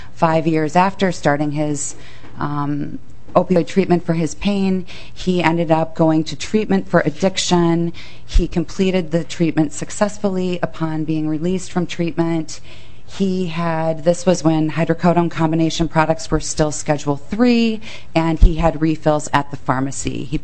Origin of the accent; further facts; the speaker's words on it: Edina, Minnesota, United States; I mean, we grew up in Edina.